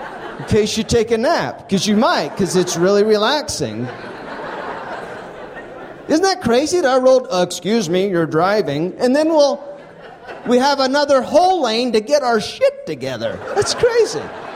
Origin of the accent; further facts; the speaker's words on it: Utah, United States; no, this is because I am from Utah.